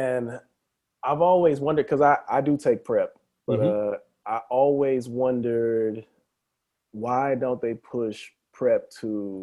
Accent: the South, United States; when I was living in the South or growing up in the South, it just wasn't something that was really talked about at all.

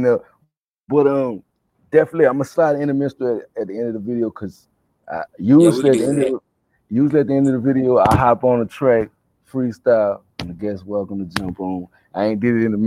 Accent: New Orleans, Louisiana, United States; That's who I'm from New Orleans. We believe in having fun.

